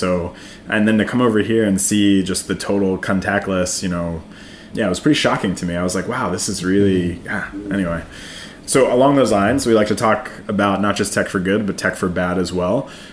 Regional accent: United States; now in United Kingdom; obviously being American in the UK, is like the contactless stuff. Like in the States, there's laws

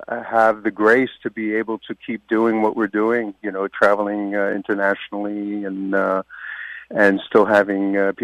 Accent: Newark, New Jersey, United States; That's right. I was born and raised in Newark.

